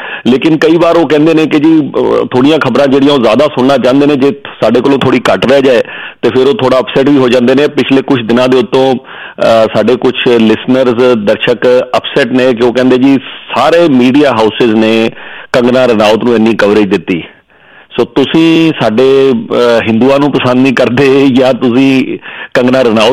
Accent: Punjab, India; ਆਪਣੇ ਆਪ ਅਸੀਂ ਵੀ ਕਹਿੰਦੇ ਹਾਂ ਜੈ ਪੰਜਾਬੀ, ਅਸੀਂ ਵੀ ਕਹਿੰਦੇ ਹਾਂ ਅਸੀਂ ਪੰਜਾਬੀ ਹਾਂ

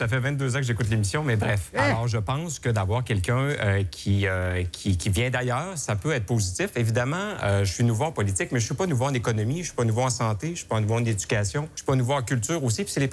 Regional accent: Lévis, Quebec, Canada; Oui, je suis originaire de Lévis

